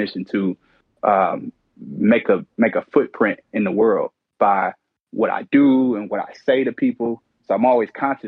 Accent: Detroit, Michigan, United States; Growing up in Detroit is a rough city to grow up in.

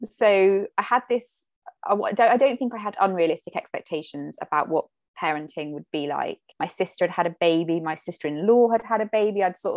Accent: South West England, United Kingdom; I grew up in Cornwall

